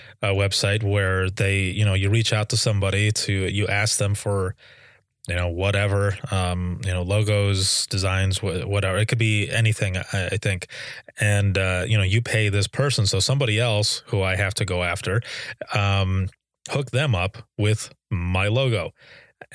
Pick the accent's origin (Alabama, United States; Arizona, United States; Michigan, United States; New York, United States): Michigan, United States; Fennville; I grew up in Finnville, Michigan, and the house that I lived in was haunted.